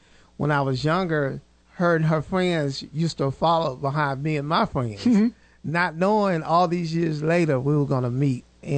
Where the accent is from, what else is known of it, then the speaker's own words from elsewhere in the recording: Statesboro, Georgia, United States; I am from Statesboro, Georgia.